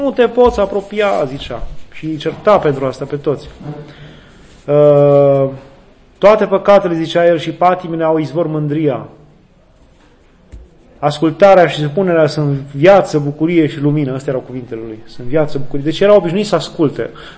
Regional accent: Romania; Păi pentru că noi o scoatem, pentru că noi suntem români și o scoatem pe a Sfântului nostru

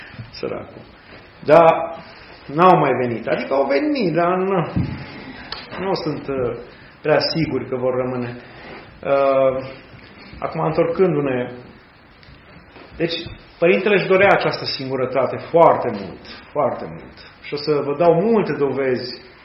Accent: Romania; Bine, noi așa ca români zicem, da, domnule, a fost felul nostru de ne arăta faptul că noi nu suntem de acord cu comunismul.

